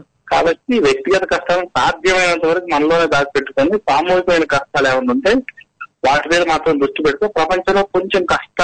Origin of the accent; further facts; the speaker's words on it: Rajahmundry, Andhra Pradesh, India; మాది రాజమండ్రి అండి.